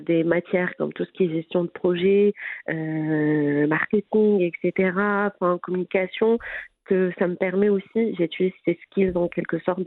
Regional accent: Mohammedia, Casablanca-Settat, Morocco; moi, je suis née au Maroc, grandie au Maroc, à Mohamedia.

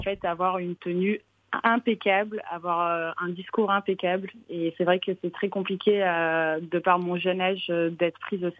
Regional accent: Morocco; c'est deux parfums qui ont bercé mon enfance au Maroc.

